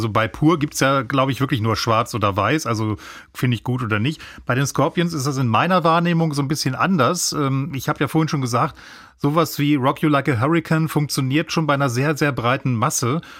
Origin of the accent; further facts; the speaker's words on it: Hanover, Lower Saxony, Germany; Ja, ich bin Hannoveraner, nehmt es mir nicht übel.